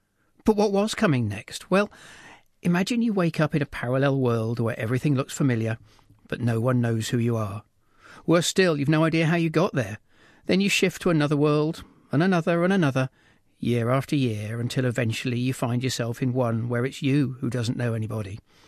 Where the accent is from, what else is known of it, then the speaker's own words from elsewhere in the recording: Wansford, East of England, United Kingdom; also born or lived in Bristol; Well, I kind of grew up half in Wansford and half in Bristol because my mum came from Peterborough originally